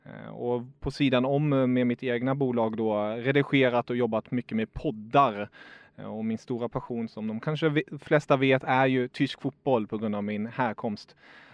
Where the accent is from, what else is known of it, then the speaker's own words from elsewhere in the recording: Stockholm, Stockholm County, Sweden; also born or lived in Germany; jag är född i Tyskland, flyttade till Stockholm när jag var 5 och gick i tyska skolan hela min uppväxt.